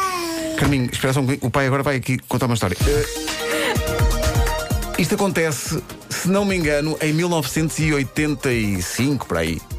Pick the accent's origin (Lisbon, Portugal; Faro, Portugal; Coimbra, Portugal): Lisbon, Portugal; Oeiras; E quem é de Oeiras, onde eu cresci, sabe que é verdade.